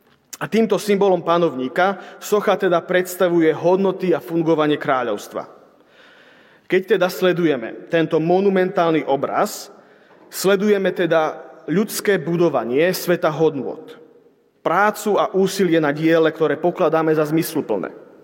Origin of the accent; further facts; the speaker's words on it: Prešov, Prešov Region, Slovakia; moved away as an adult; Nedávno som sa presťahoval z východu a hoci stále pokladám krásne malebné mesto Prešov za dôležité miesto vo svojom živote, musím priznať, že keď sa tam niekedy vrátim, tak ma prepadne smútok.